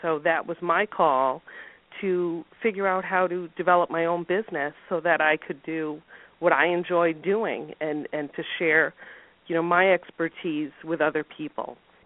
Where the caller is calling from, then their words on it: Syracuse, New York, United States; I am calling in from Syracuse, New York, Central New York